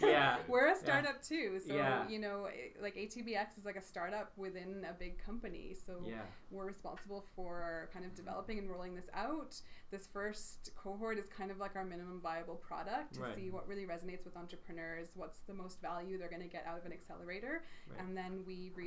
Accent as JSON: {"language": "English", "town": "Calgary", "region": "Alberta", "country": "Canada", "tie": "born or raised there", "said": "I was in the UK, and I've moved back to Calgary, which is my hometown."}